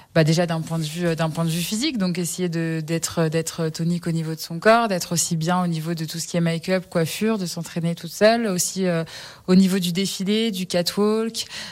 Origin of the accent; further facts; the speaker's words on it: Passy, Auvergne-Rhône-Alpes, France; Oui. Alors, je suis originaire de Passy